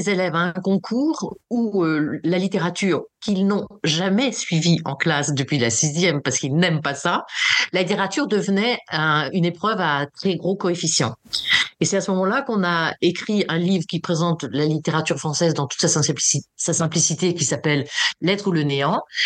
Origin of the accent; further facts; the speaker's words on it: Hauts-de-France, France; Nous sommes tous les deux des frontaliers du nord de la France, mais on est proche de la Belgique, proche de l'Angleterre